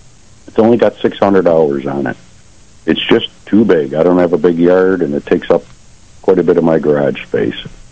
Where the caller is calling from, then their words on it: Attica, United States; Attica, Jim.